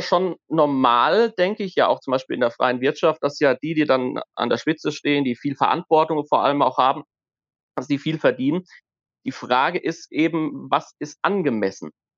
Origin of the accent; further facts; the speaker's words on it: Enkenbach-Alsenborn, Rhineland-Palatinate, Germany; ich komme aus Enkmar-Alsenborn. Das liegt bei Kaiserslautern, also in der Pfalz.